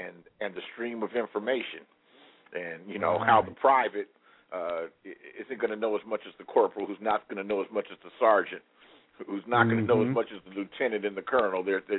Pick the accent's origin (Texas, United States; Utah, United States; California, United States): California, United States; Los Angeles; I am from Los Angeles, and there are